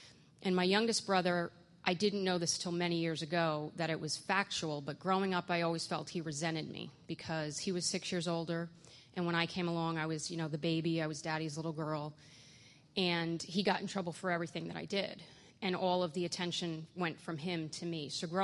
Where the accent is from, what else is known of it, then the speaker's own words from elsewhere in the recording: Forest Hills, New York, United States; I grew up in Forest Hills, New York, which is about 20 minutes outside of New York City. And my story is very similar to many in that I grew up in an alcoholic home.